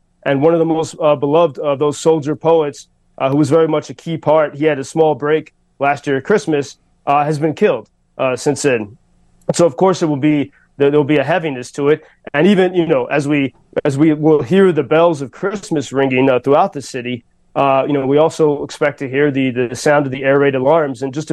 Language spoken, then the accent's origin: English; United States; it was uncomfortable for me as an American.